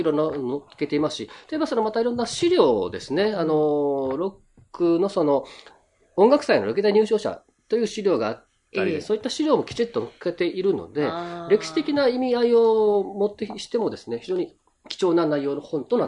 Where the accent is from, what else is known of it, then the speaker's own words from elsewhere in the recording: Naha, Okinawa, Japan; 僕は那覇生まれで那覇育ちなので、